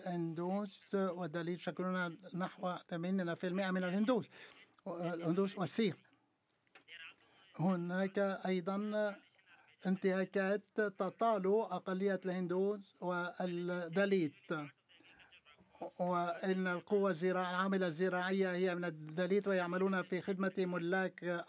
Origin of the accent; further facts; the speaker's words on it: Pakistan; وأنا من باكستان، الهندوس أقلية في باكستان